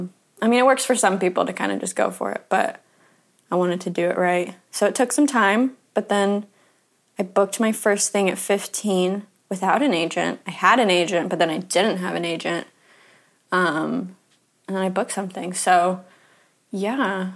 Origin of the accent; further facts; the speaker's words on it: Atlanta, Georgia, United States; I'm from Atlanta. I'm an actor.